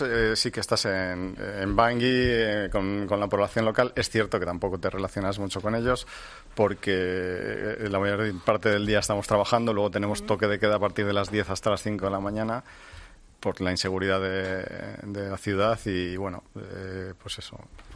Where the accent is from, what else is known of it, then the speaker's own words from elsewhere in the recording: Spain; Somos cuatro policías, solamente somos cuatro policías españoles.